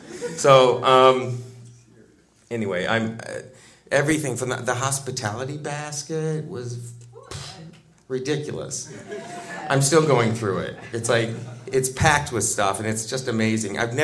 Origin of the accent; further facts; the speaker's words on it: Iowa, United States; You know, it's Iowa. I grew up in Iowa.